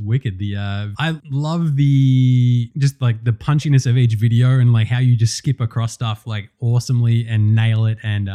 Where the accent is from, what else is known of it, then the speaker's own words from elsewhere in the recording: Australia; it's going to be wicked fun as an Australian.